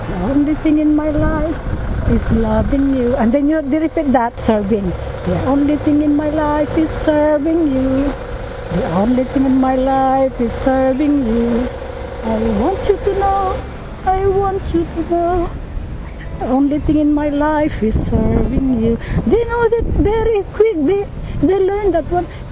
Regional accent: Philippines; Philippines.

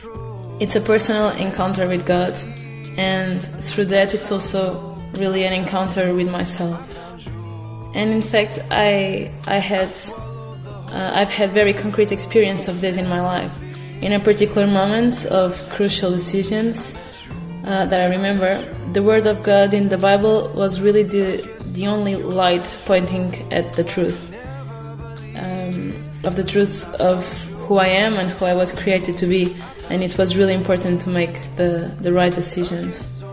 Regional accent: Lisbon, Portugal; English is a second language; And I'm Portuguese from Lisbon.

